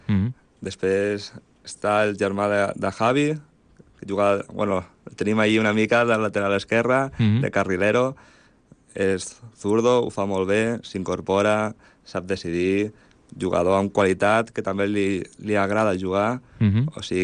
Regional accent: Roda, Catalonia, Spain; vaig acabar aquí, al meu poble, aquí a Roda.

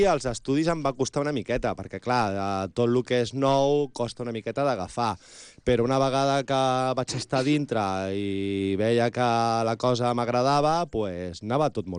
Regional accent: Tarragona, Catalonia, Spain; also born or lived in Reus; jo vivia en un barri de Tarragona i la meva infantesa pues, va ser molt bé.

